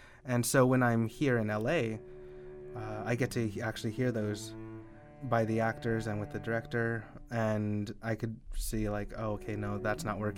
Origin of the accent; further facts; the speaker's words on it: Santa Fe, New Mexico, United States; You know, even me growing up in Santa Fe, it was very much the Pueblo Revolt didn't happen.